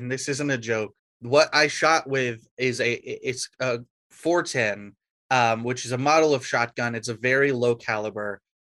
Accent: Georgia, United States; If you forget, I'm from Georgia.

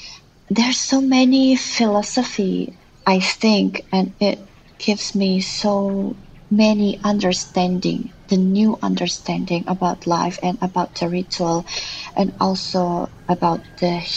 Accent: Indonesia; English is a second language; also born or lived in Lombok; I'm an artist from Bali. I was born outside of Bali, which is Lombok, and I grew in many places in Indonesia.

